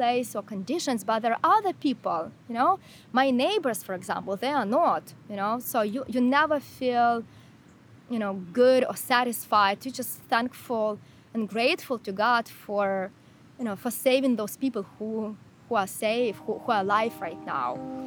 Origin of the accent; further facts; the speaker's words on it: Ukraine; English is a second language; I'm from Ukraine